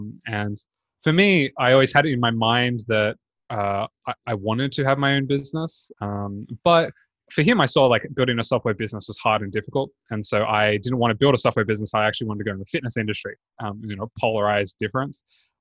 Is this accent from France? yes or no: no; Australia; So that as an Australian gives me 18 months.